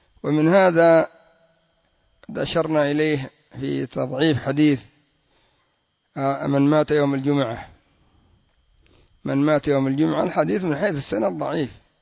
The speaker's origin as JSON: {"language": "Arabic", "country": "Yemen", "said": "كما يقولون عندنا في اليمن: فلان يرى نفسه"}